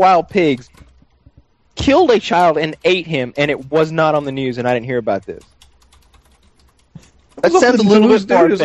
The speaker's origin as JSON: {"language": "English", "region": "the South", "country": "United States", "said": "Dude, I'm from the South, but not like that."}